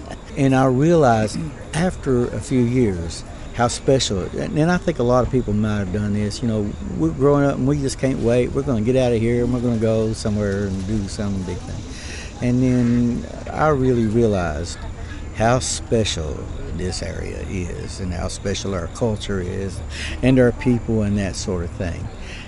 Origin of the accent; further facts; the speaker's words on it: Cowan Creek, Kentucky, United States; I was raised on Cowan Creek.